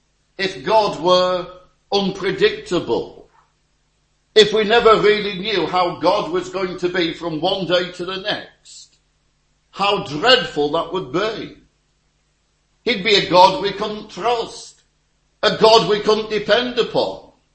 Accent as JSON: {"language": "English", "town": "Morecambe", "region": "North West England", "country": "United Kingdom", "tie": "born or raised there", "said": "I went back to my hometown of Morecambe for a school reunion."}